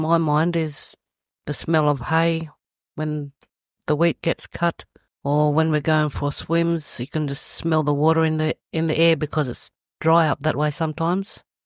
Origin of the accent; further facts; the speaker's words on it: Pinjarra, Western Australia, Australia; also born or lived in Harvey; I was born in Harvey, but we lived in Pinjalee most of my childhood.